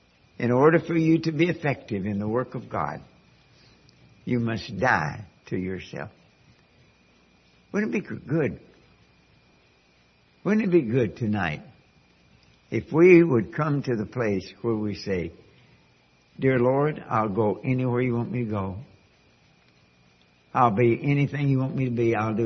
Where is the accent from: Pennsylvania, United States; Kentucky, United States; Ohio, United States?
Kentucky, United States; But being born and raised in Kentucky, then I knew a lot more about corn.